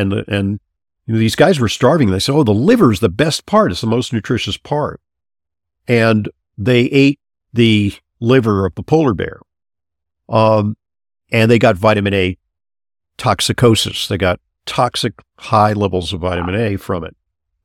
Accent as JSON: {"language": "English", "town": "Santa Monica", "region": "California", "country": "United States", "said": "I am from Los Angeles. I'm from Santa Monica originally, and it is a hotbed of integrative medicine."}